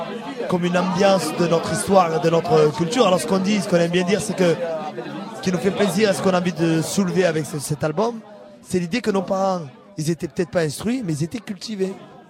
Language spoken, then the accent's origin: French; France; Aujourd'hui, nous, on est des Français. On est des Français avec cette part de culture et d'identité.